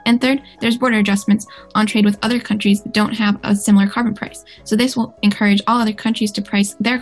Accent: Windham, New Hampshire, United States; from Windham, New Hampshire.

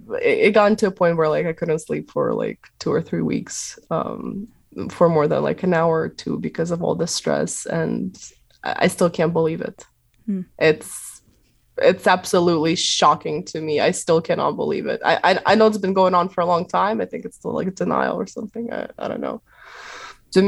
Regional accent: Zaporizhzhia, Zaporizhzhia Oblast, Ukraine; And I come from Zaporizhia. So it's very close.

